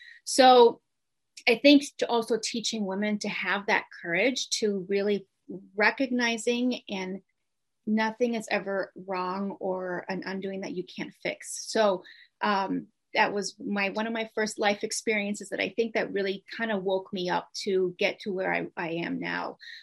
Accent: Rochester, New York, United States; I am from Rochester, New York, and I just turned 40

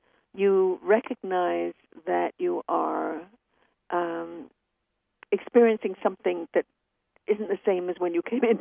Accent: England, United Kingdom; because I grew up in England, we've always been involved in the metaphysical.

